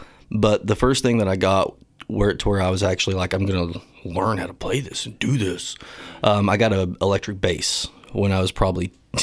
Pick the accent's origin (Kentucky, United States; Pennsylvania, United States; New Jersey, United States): Kentucky, United States; From southeastern Kentucky. You know, kind of how the state has that little tip on the eastern edge there, right around that tip, kind of close to Pikeville.